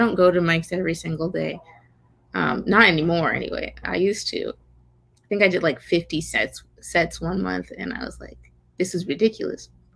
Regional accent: Portland, Oregon, United States; I'm from Portland and a lot of other comics are not from here. So I have family and I have friends who don't do this shit at all.

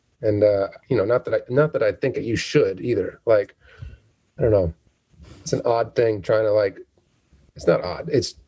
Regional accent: Michigan, United States; I'm from Michigan.

